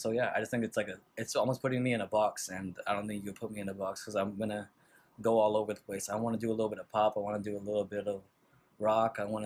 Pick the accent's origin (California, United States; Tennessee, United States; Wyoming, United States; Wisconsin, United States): California, United States; Bakersfield; also born or lived in Mission Hills; I was born in Mission Hills, raised in Bakersfield, California.